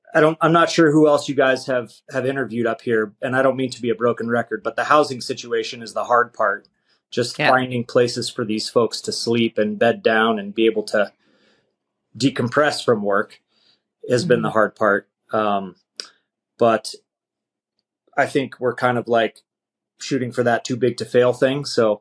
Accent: Golden, Colorado, United States; I'm from Golden, so it's got to be Coors.

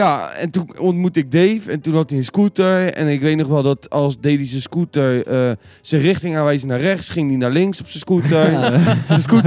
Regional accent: South Holland, Netherlands; accent: Westland; dan ga ik soms automatisch ook een beetje mijn Westlands accent omhoog krikken.

